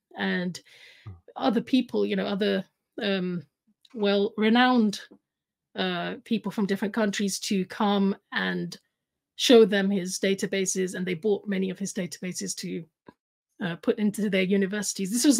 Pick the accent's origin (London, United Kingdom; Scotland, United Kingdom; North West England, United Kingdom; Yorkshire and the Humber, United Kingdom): London, United Kingdom; we grew up in Hackney. It's actually a very similar place to where Brother Hamza grew up in Hackney in London, which is like East London, quite an impoverished area. That's where I was in the first 10 years of my life.